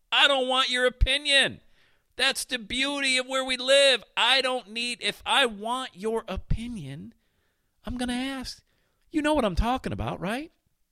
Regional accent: Bradford, Pennsylvania, United States; I grew up in Bradford, PA. We called it pop.

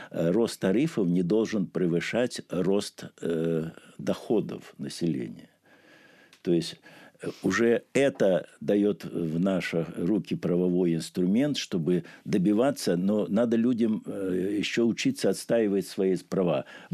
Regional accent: Belarus; Вот я, например, я сам белорус

